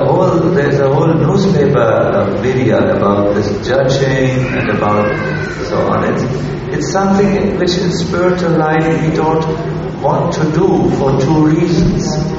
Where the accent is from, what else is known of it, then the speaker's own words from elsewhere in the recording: Germany; I'm extremely critical, being from the family I am and being from Germany.